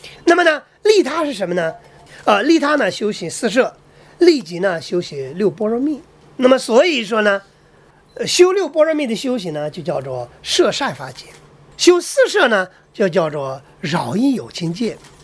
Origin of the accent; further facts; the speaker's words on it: China; 我们中国人都知道这个政府的文件很有意思，